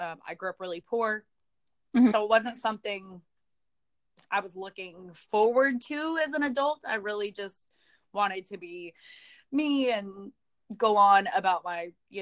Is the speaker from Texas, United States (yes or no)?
yes; Texas, United States; I'm from a small town in Texas, so graduating high school and getting away from my hometown were that was really it.